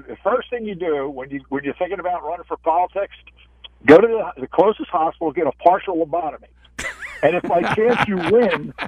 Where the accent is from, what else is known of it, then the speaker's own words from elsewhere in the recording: United States; I'm an American. I'm a registered Republican.